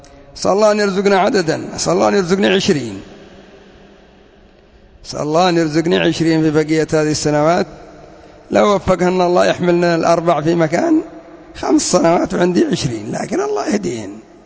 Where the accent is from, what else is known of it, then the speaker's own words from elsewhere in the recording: Yemen; أما عندنا في اليمن كثير منهم يتسمون باسم محمد وعلي